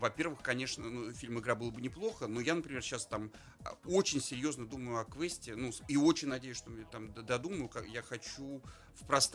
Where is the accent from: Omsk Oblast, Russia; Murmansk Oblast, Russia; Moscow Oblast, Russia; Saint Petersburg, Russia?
Saint Petersburg, Russia; Я там ленинградец и петербуржец, и там ленинградская блокада для меня тема очень важная и высокая, и трагическая